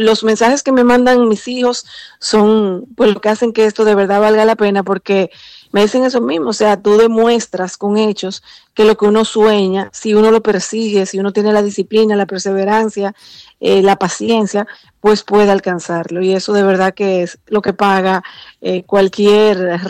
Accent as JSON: {"language": "Spanish", "country": "Dominican Republic", "said": "en toda la que hago soy primera dominicana"}